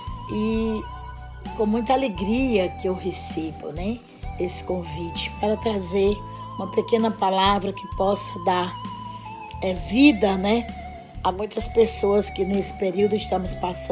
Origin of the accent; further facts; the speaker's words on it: Ceará, Brazil; now in Haarlem, Netherlands; Sou cearense e gostaria de dizer para você que há 30 anos eu conheci Jesus e foi aqui na Holanda.